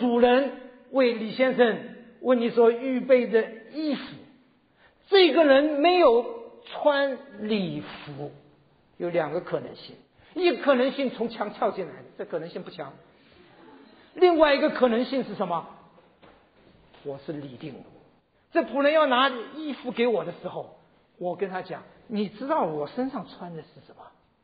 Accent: China; 全场200多个人，只有我一个中国人

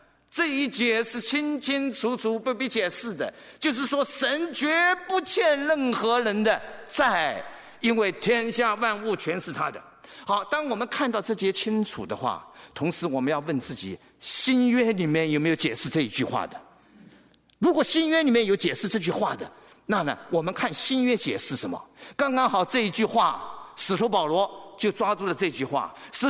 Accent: China; 对你跟我中国人来讲，在风俗、在文化、在背景上

